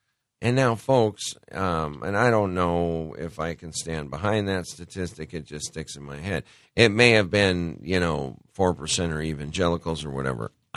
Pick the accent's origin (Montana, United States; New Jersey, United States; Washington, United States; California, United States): Montana, United States; I grew up skiing in Montana from the time I could walk.